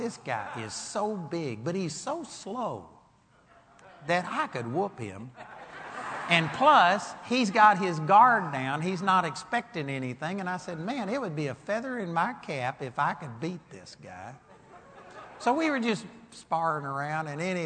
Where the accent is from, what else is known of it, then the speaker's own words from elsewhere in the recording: Arlington, Texas, United States; I grew up over here in Arlington, Texas